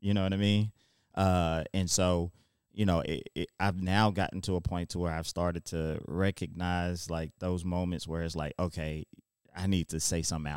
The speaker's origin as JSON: {"language": "English", "town": "Little Rock", "region": "Arkansas", "country": "United States", "tie": "born or raised there", "moved": "as an adult", "lives_now": "Memphis, United States", "said": "So, I'm from Little Rock, Arkansas. Moved here to go to University of Memphis, never left."}